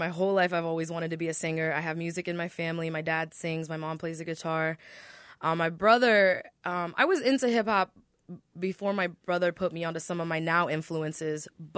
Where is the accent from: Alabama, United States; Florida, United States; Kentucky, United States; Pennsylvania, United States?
Florida, United States; I mean, I grew up in Florida, so that's a lot of what I was hearing.